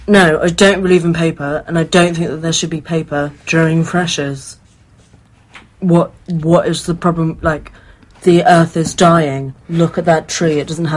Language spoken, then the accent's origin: English; United Kingdom; Near London.